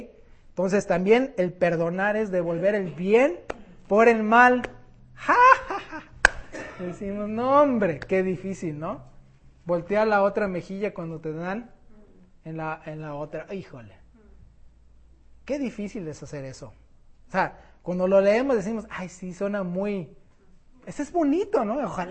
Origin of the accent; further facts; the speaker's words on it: Mexico City, Mexico; me acuerdo cuando me llevaba a la escuela de chico en el DF, con todo el tráfico de locura ahí